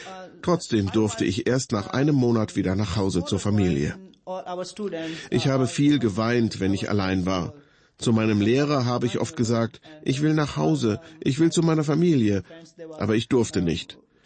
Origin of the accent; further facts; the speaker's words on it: Pakistan; moved away; ganze Familie ist sehr im Islam verwurzelt, auch meine Geschwister. Ich war auch Imam in meiner Jugend in Pakistan.